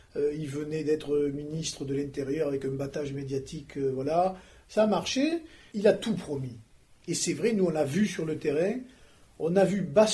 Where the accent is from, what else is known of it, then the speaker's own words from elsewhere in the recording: Occitanie, France; accent: rural; je suis, et mon accent le prouve, je suis un rural. J'ai vu dans mon petit département de l'Ariège